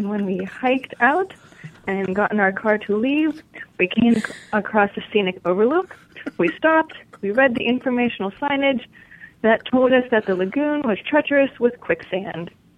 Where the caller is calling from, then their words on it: Brooklyn, New York, United States; Hello. I am calling from Brooklyn